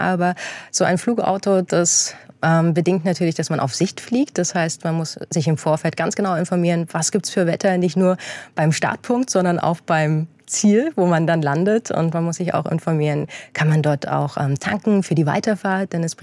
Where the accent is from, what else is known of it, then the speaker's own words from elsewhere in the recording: Erfurt, Thuringia, Germany; born there; Denn im Osten, also ich bin ja in Erfurt geboren, wie du richtig gesagt hast, hatte man ja nur eine Richtung, in die man offiziell reisen durfte.